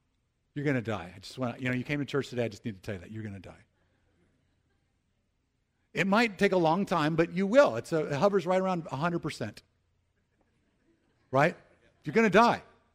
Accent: United States; It's hard as an American to put myself into that spot

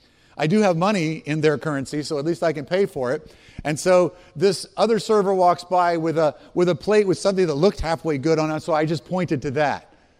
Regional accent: United States; And even though I'm an American and I speak English, I was really out of my element and out of my core identity.

